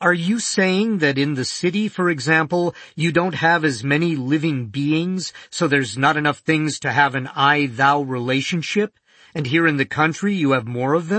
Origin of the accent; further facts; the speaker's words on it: Minnesota, United States; I'm from Minnesota. I have an I-thou relationship with plant things.